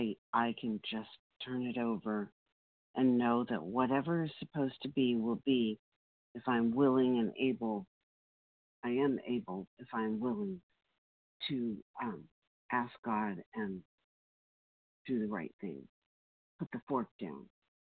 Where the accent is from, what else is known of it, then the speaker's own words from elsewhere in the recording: California, United States; I'm a compulsive overeater and I'm from California.